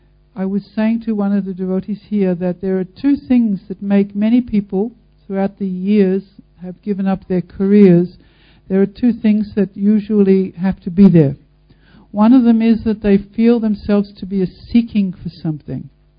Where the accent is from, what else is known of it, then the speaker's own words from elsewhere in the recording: Melbourne, Victoria, Australia; when I went to visit Los Angeles, I'm from Melbourne actually, there I was away from my family